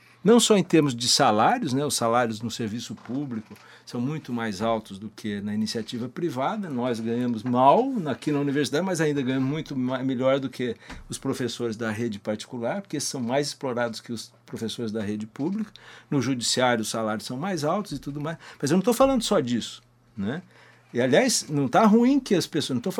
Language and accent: Portuguese; Londrina, Paraná, Brazil; Nós que somos aqui de Londrina, podemos nos lembrar